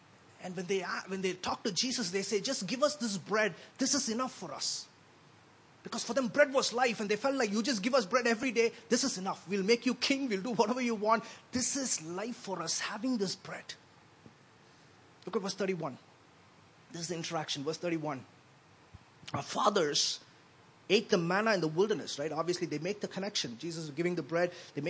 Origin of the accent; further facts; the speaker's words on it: Chennai, Tamil Nadu, India; When I was growing up in Chennai, we had this gang of 8 guys, right?